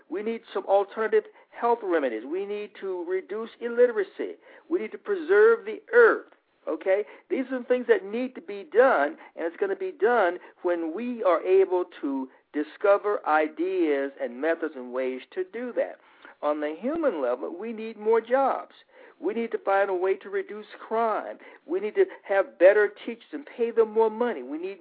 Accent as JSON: {"language": "English", "town": "Birmingham", "region": "Alabama", "country": "United States", "tie": "born or raised there", "also_born_or_lived": "Los Angeles", "said": "Well, I grew up in Birmingham, Alabama, and I always knew that I wanted to do something to contribute to the universe and to help others"}